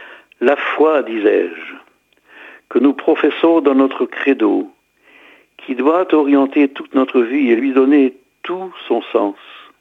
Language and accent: French; Hauts-de-France, France; la coquille, comme on dit chez nous dans le Nord.